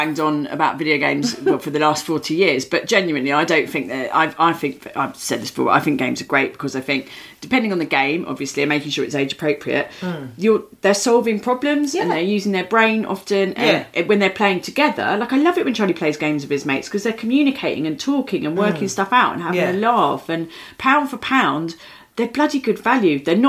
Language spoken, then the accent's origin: English; Catford, London, United Kingdom; I grew up in Catford